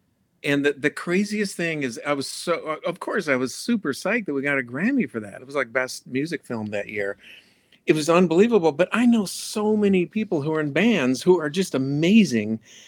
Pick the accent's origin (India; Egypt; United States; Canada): United States; Madison, Wisconsin; But, yeah, and so I grew up in Madison. My mom founded the Madison Boy Choir.